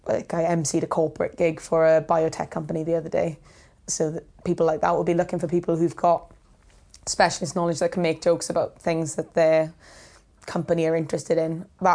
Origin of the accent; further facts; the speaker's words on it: Wales, United Kingdom; So being a science comedian and also being Welsh, both of those have helped me a lot.